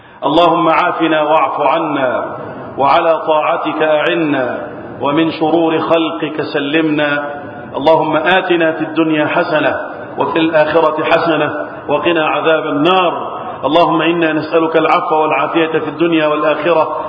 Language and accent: Arabic; Egypt; اللهم احفظ بلدنا مصر وسائر بلاد المسلمين من الفتن.